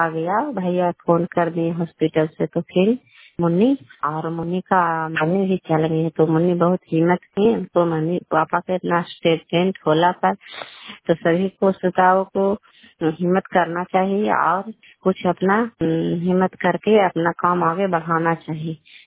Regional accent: Kalyanpur, Bihar, India; घर कल्याणपुर वाली बेची पंचायत प्रखंड चांदी जिला लांडा का निवासी हूँ।

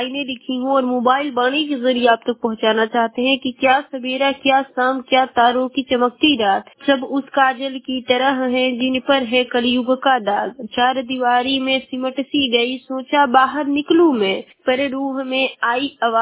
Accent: Ballia, Uttar Pradesh, India; और मैं बलिया जिले की निवासी हूँ।

